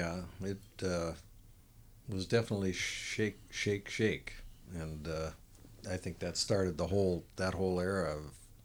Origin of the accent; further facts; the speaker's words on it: Brooklyn Park, Minnesota, United States; I was born in Minneapolis. My date of birth is 3/9/46, and I grew up in Brooklyn Park and Brooklyn Center.